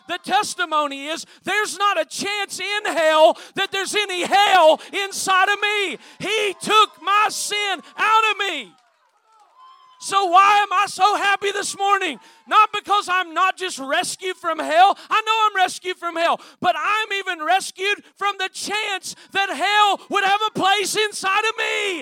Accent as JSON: {"language": "English", "region": "West Virginia", "country": "United States", "said": "I'm from West Virginia."}